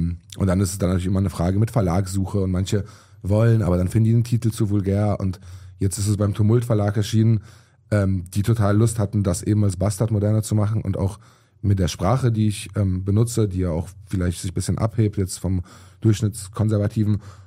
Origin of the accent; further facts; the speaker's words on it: Ludwigshafen, Rhineland-Palatinate, Germany; als es um Migration geht, schreibe ich auch in meine Heimatstadt.